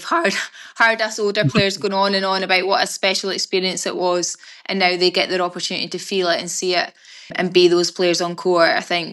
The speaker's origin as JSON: {"language": "English", "country": "New Zealand", "said": "emotional before we played New Zealand, that being our home country."}